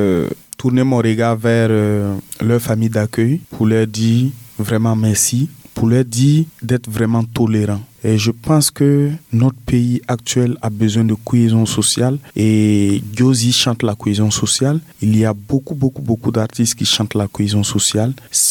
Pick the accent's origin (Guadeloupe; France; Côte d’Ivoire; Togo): Côte d’Ivoire; now in Burkina Faso; Je suis né en Côte d'Ivoire. J'ai grandi en Côte d'Ivoire. Et c'est dans les années 2000 que je suis arrivé dans mon pays, le Burkina Faso.